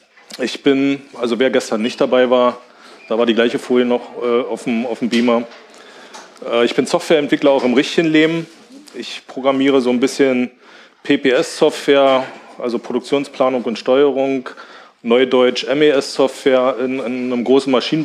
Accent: Brandenburg an der Havel, Brandenburg, Germany; Ich komme aus Brandenburg, aus der Stadt Brandenburg.

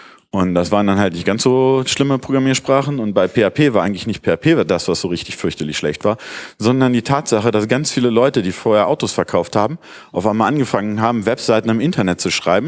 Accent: Northern Germany, Germany; Ich komme aus Norddeutschland, habe in Darmstadt studiert

